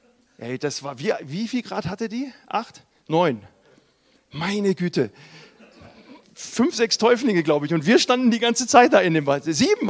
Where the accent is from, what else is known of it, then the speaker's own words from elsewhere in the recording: North Rhine-Westphalia, Germany; moved away as an adult; also born or lived in Tübingen; Kurze Vorstellung, ich bin 1968 am Niederrhein zur Welt gekommen. Ich bin also Rheinländer